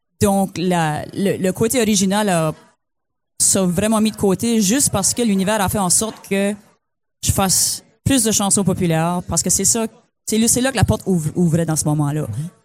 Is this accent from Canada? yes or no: yes; Memramcook, New Brunswick, Canada; now in Shediac, Canada; Je suis originaire de Bemramcook, mais j'habite à Shediac.